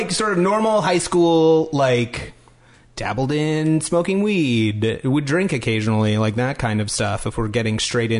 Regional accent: Salt Lake City, Utah, United States; growing up in Salt Lake City as a kid who wasn't Mormon

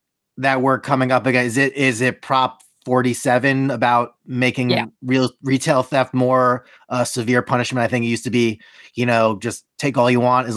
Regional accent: New York, United States; I mean, I'm from New York, and I think, you know, in recent years, like Long Island specifically

